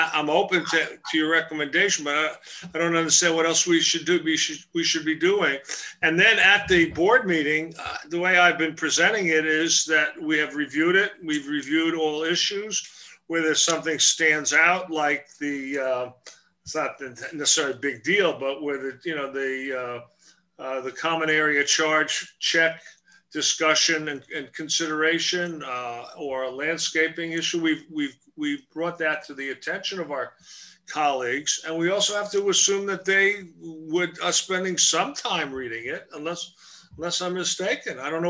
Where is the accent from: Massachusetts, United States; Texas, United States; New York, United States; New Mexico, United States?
New York, United States; Brooklyn; And just remember, I'm from Brooklyn, so you cannot insult me.